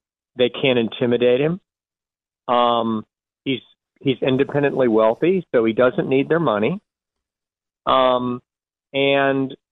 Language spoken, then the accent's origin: English; Atlanta, Georgia, United States; down here in my hometown of Atlanta, Georgia